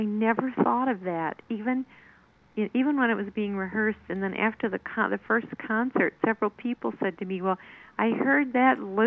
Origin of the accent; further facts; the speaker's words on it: Midwest, United States; now in Cleveland, United States; but I grew up in the Midwest, and in the Great Lakes area. I grew up near Lake Michigan, and coming back to Cleveland, being near Lake Erie